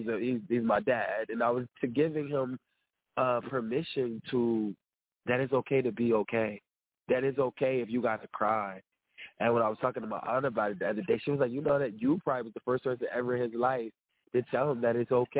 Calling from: Florida, United States; I'm just calling in. I'm actually in Florida right now.

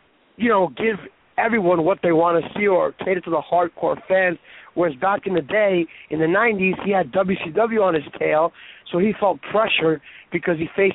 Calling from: New York, United States; from New York.

